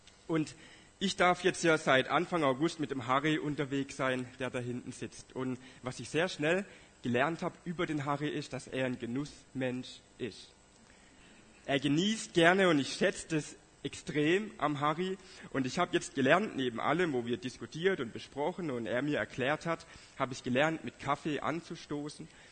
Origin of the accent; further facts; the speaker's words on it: Southern Germany, Germany; moved away; wo wir jetzt als Deutsche aus Süddeutschland, so, das ist so mit das, was wir am meisten vermissen.